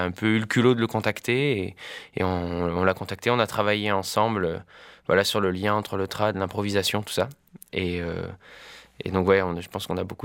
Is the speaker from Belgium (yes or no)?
no; Montpellier, Occitanie, France; born there; also born or lived in Ireland; Et moi, je suis né à Montpellier. Je suis l'Hérault.